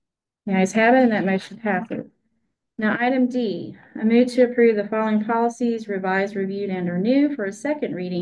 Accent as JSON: {"language": "English", "region": "the South", "country": "United States", "accent": "Southern", "said": "Maybe it was my Southern accent."}